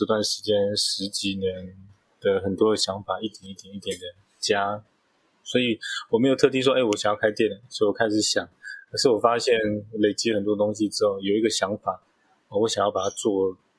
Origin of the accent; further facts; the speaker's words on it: Taichung, Taiwan; 因为那时候在台北工作，那我就既然在台中长大，就想说好